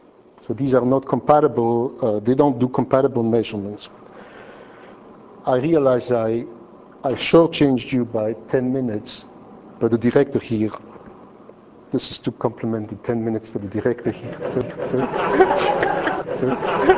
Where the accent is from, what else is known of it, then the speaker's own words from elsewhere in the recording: Flanders, Belgium; first language French; English is a second language; I grew up in Belgium, and for odd reasons I speak French at home because I was in the Flemish part of the country